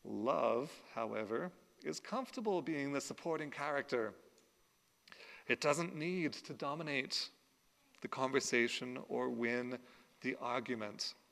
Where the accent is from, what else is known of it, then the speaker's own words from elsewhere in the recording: Australia; now in Canada; My grandmother, who I didn't know very well, because she lived here in Canada and I grew up in Australia.